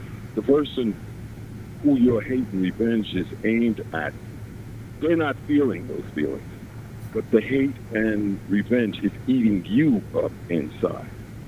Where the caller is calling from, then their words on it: New York City, New York, United States; I'm calling from New York City.